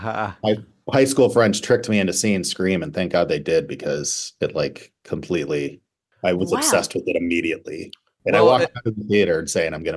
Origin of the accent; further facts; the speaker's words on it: Cleveland, Ohio, United States; I loved Cleveland growing up until I was, you know, at that age when everyone else figured out I was gay before I did.